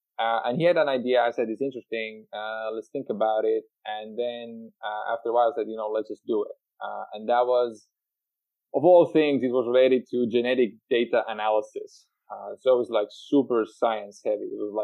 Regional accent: Tallinn, Harju County, Estonia; also born or lived in United States; I'm from Tallinn, Estonia. And so I was raised and born here. And after States, I moved back to Estonia

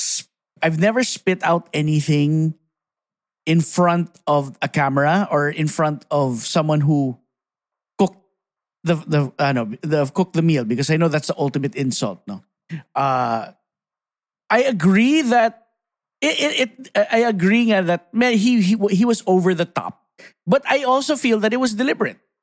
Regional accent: Philippines; A little bit conflicting for me as a Filipino and B, a content creator, diba?

